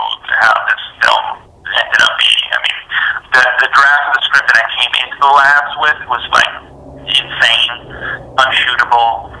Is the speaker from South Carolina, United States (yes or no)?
no; New Jersey, United States; she just has this vibe that felt like the women that I grew up with in New Jersey.